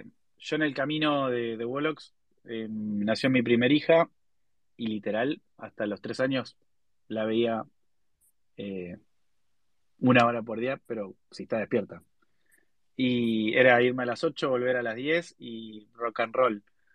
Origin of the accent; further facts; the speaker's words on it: Argentina; somos argentinos, nos gusta rodearnos de argentinos